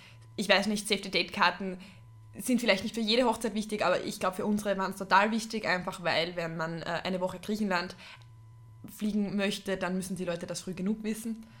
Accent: Austria; so richtig bei uns in Österreich

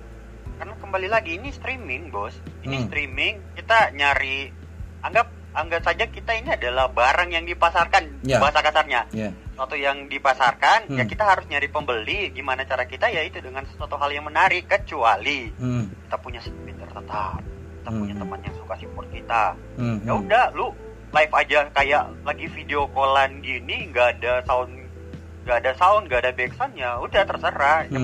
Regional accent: Manado, North Sulawesi, Indonesia; Nah itu mungkin dari gue asli orang Manado.

